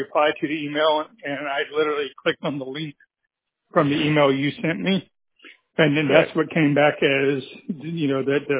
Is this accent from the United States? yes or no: yes; Hollywood, Florida, United States; now in St. Augustine, United States; Yeah, I'm in St. Augustine, and, you know, I'm from Hollywood